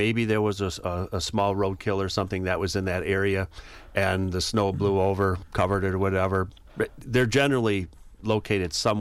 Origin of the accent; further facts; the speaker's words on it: Prairie du Sac, Wisconsin, United States; I grew up on the Wisconsin River right there in Pertisac. I tell people I haven't gotten far in life, and I love to be right where I grew up.